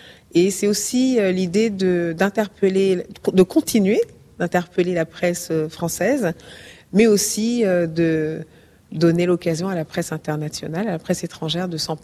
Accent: France; J'ai grandi en France, je suis allée à l'école de la République

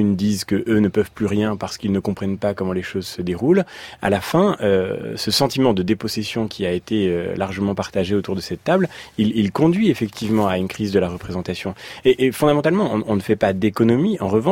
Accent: Arthon-en-Retz, Pays de la Loire, France; Moi, je suis de Arthon-en-Ré, dans la Loire-Atlantique.

